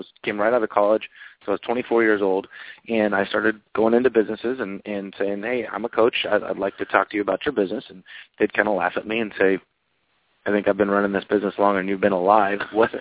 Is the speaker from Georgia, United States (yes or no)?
no; Oregon, United States; No, I grew up in Central Oregon.